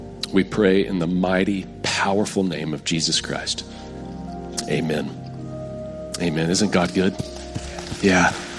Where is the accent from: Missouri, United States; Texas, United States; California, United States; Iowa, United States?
Texas, United States; because I'm a Texan and I love barbecue, right?